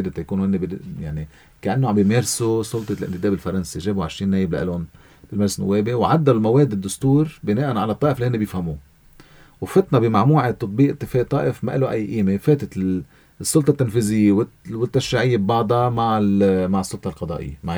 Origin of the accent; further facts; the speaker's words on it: Lebanon; حتى نحن كلبنانيين